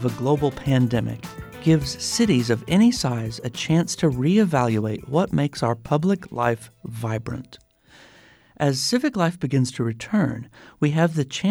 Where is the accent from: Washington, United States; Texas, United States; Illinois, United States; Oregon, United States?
Texas, United States; Irving; One of the most impressive pieces of public art I know is a remarkable bronze sculpture in my hometown of Irving called Mustangs at Las Colinas.